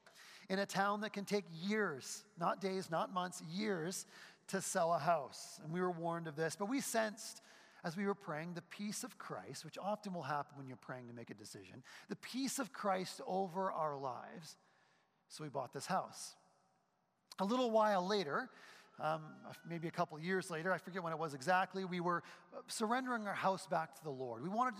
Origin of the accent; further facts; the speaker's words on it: New Brunswick, Canada; You know, I'm from New Brunswick. I'm from the East Coast.